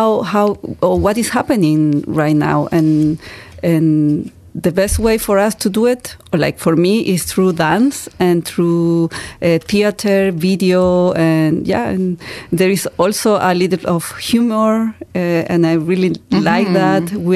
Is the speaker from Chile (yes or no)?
yes; Chile; first language Spanish; German is a second language; ich komme aus Chile.